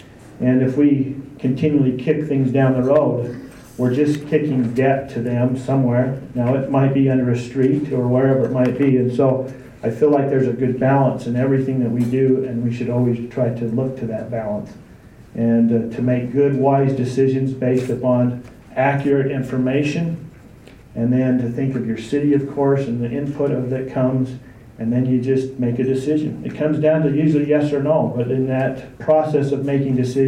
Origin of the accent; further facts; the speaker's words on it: American Fork, Utah, United States; But I have been born and raised in American Fork. This is a little history on me. I am a business owner in American Fork.